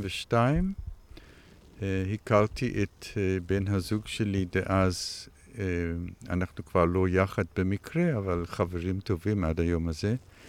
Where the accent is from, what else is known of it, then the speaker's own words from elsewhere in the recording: South Africa; Hebrew is a second language; now in Israel; נולדתי וגדלתי בדרום אפריקה ועליתי לארץ ב-1971